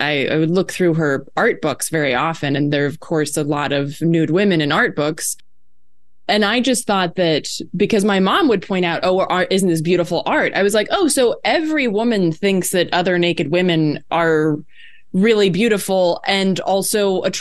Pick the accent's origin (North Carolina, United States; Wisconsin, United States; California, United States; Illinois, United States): North Carolina, United States; I grew up in North Carolina, which is also very, very, very narrow.